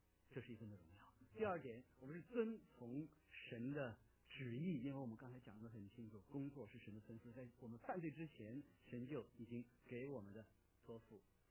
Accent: China; now in United States; 因为我是中国人嘛，来自中国。

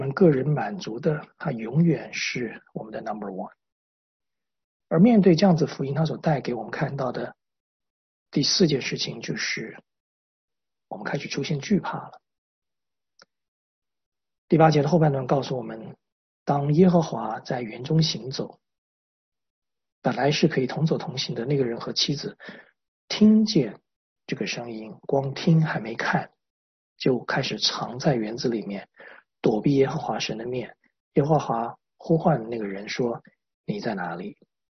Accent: China; 所以再回到我们中国文化里面，我们中国人讲，哎呀，人不为己，天诛地灭

